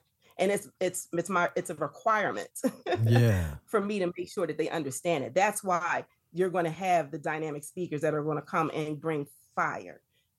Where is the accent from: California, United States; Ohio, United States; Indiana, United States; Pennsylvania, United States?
Pennsylvania, United States; Philadelphia; I told you I'm from North Philly. I can't swim.